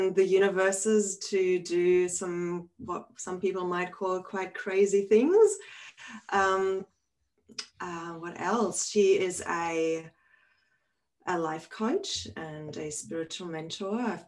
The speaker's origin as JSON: {"language": "English", "country": "Germany", "also_born_or_lived": "London", "moved": "as an adult", "said": "And I was living in London at the time. Originally, I'm from Germany."}